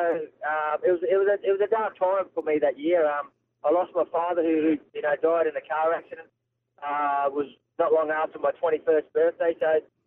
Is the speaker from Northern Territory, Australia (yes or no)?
no; Mount Isa, Queensland, Australia; I'm born and raised in Mount Isa.